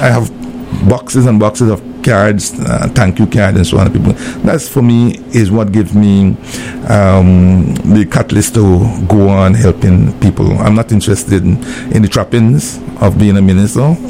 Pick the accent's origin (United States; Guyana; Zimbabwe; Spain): Guyana; when I came back from England, where I went and do my second degree, life was very rough in Guyana, extremely rough.